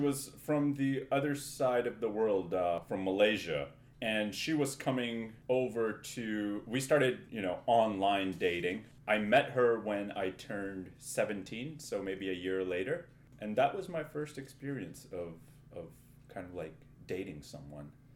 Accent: Midwest, United States; now in Canada; I am a first-generation North American Pakistani. I grew up in the Midwest, in the States. Here I am in Canada

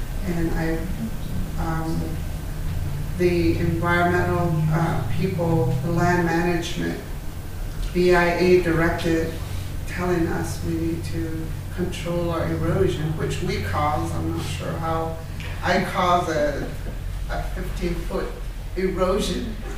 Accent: Church Rock, New Mexico, United States; And I am from Church Rock. North of there it's called White Point, Tatadai. So that's where I'm at.

